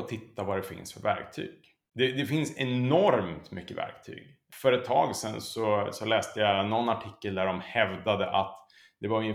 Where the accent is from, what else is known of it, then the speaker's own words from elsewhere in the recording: Sweden; Ja, nej, men som svensk så är det klart att man känner till er.